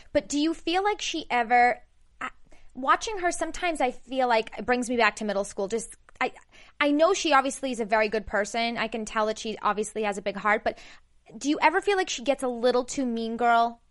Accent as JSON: {"language": "English", "town": "Boston", "region": "Massachusetts", "country": "United States", "lives_now": "Los Angeles, United States", "said": "I'll tell you, I'm from Boston. And, you know, when I came here, it's a culture shock."}